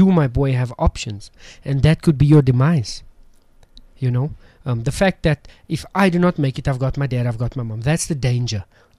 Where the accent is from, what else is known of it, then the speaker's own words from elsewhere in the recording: Johannesburg, Gauteng, South Africa; You know, I grew up in Westbury. I'm sure we know the violence and the gangsterism and the drugs that's involved. I played for a team in Waterfall Newlands.